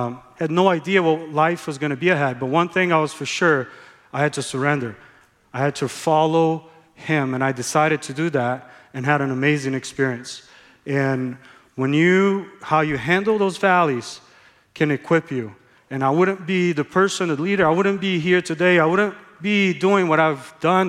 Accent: Brazil; now in United States; Went to a school there in Georgia. Wasn't ready really to come to a Christian school. See, I grew up in Brazil.

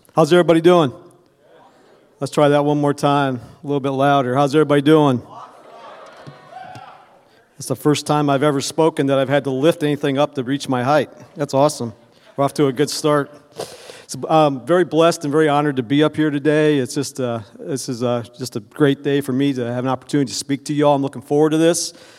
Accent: Mishawaka, Indiana, United States; So I grew up here in Mishawaka and went to Mishawaka High School.

